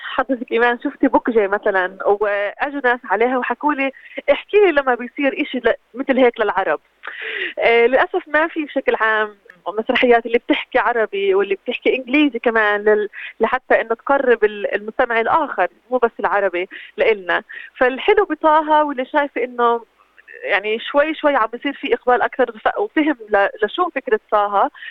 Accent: Palestine; هاي شيء فخر لي كفلسطيني إن أحكي عنه

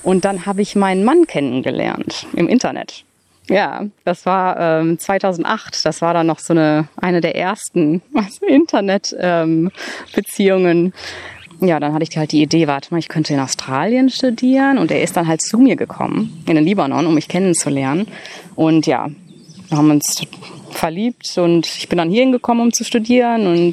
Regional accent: Germany; born there

